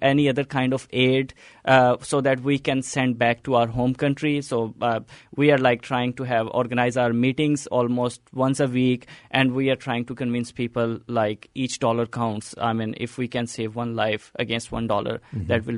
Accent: Pakistan; English is a second language; moved away; I have to spend more money now to call every day back at my home country. I mean, talk to them for a longer period of time. It's not always easy or inexpensive to call back in your home country.

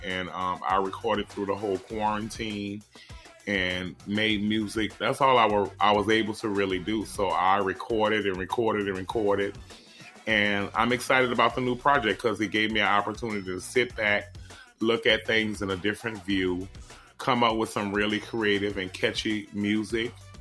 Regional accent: New Orleans, Louisiana, United States; Well, I mean, growing up in New Orleans, I was exposed to it. I grew up listening to it as a kid

